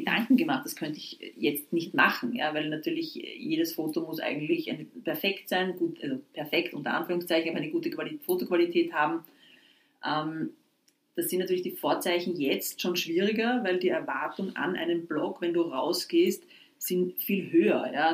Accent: Austria; bei uns in Österreich.

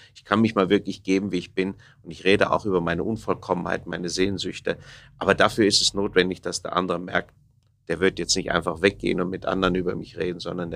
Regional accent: Rhineland, Germany; Ich bin ein Rheinländer

